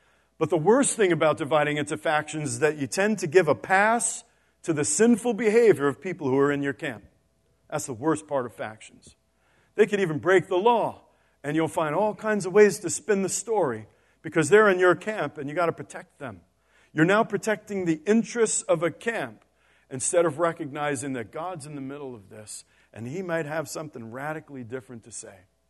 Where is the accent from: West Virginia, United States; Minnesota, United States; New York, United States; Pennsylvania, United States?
New York, United States; New York City; You know, I grew up in New York City, all right?